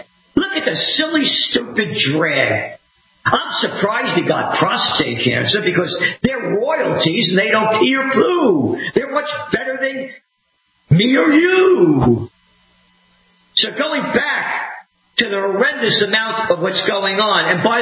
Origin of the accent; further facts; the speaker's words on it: United States; I'm an American.